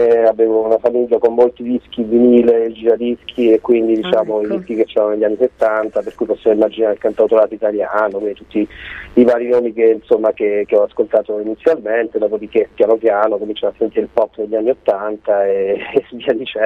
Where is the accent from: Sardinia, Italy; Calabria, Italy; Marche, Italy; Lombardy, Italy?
Marche, Italy; e poi è di qui vicino perché sono marchigiano